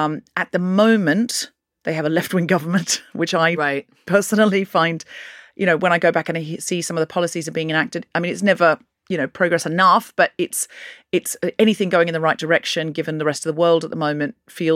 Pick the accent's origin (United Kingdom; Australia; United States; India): Australia; moved away as an adult; As an Australian